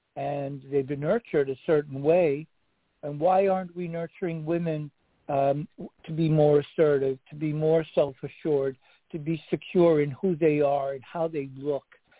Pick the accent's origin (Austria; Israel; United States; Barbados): Israel; And I come from a country where women rule. You know, like I come from Israel, and we listen to women.